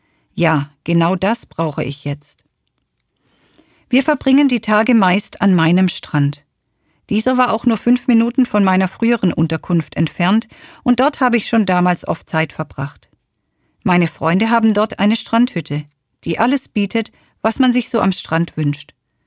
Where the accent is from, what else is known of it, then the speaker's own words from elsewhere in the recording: South East England, United Kingdom; now in Germany; Wir fliegen mit der ganzen Familie nach England und ich freue mich, dass ich Ihnen endlich meine alte Heimat, die Isle of Wight, zeigen kann.